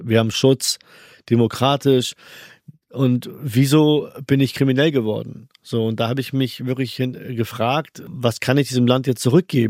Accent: Henstedt-Ulzburg, Schleswig-Holstein, Germany; ich bin in Hensch-Ulzburg geboren und ich bin waschechter Hensch-Ulzburger.

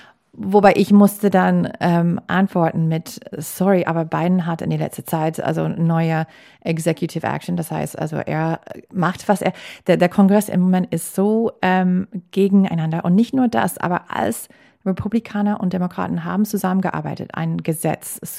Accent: Green Bay, Wisconsin, United States; Eine Freundin von mir aus Green Bay, aus meiner Heimatstadt, hat gerade ein Foto gepostet

